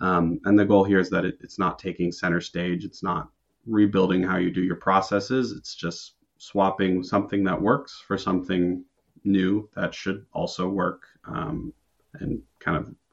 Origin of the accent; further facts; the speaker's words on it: Bainbridge Island, Washington, United States; This started in my hometown, Bainbridge Island, out of a garage